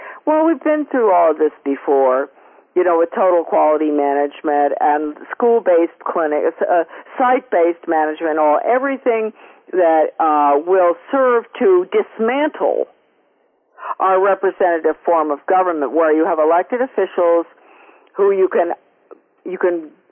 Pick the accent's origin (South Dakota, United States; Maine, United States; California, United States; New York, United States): Maine, United States; Bath; let's talk about my hometown, former hometown. Bath, Maine, they build ships, huh?